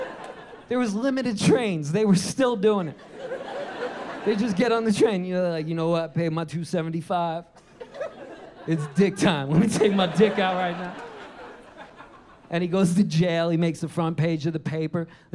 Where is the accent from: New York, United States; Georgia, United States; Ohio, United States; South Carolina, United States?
New York, United States; New York City; I grew up in New York City. New York has taught me everything I fucking know.